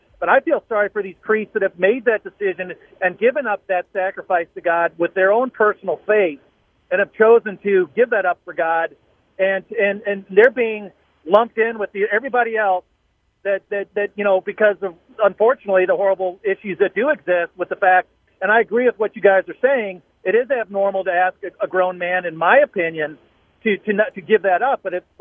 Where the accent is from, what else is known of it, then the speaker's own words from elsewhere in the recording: St. Louis, Missouri, United States; I'm always listening when I'm in from St. Louis for work.